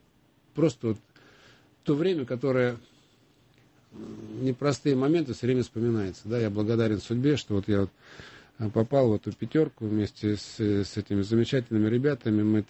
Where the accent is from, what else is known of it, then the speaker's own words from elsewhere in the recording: Moscow, Russia; Я родился в Москве, в Бескудниково, в общем, в рабочем поселке, как они раньше назывались, в бараке.